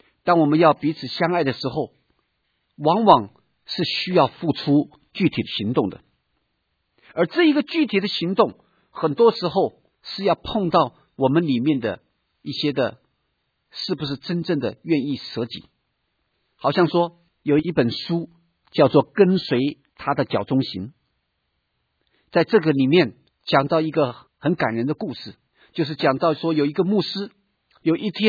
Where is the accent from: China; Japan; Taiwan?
China; 我要再一次的提醒我们中国人，可能比较需要操这方面的操练